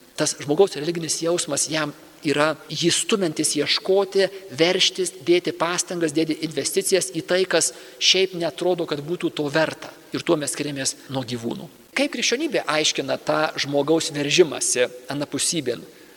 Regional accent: Suvalkija, Lithuania; Aš esu suvalkietis savo kilme ir aš esu labai praktiškas.

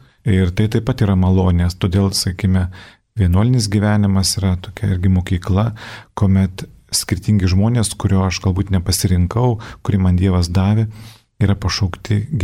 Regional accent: Telšiai, Telšiai County, Lithuania; aš kilęs iš Telšių, iš Žemaitijos, mus skiria apie 300 km

